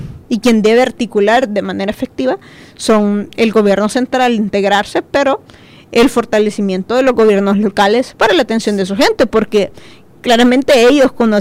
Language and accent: Spanish; El Salvador; que en realidad es lo que nosotros como salvadoreños en el territorio también hacemos con nuestro salario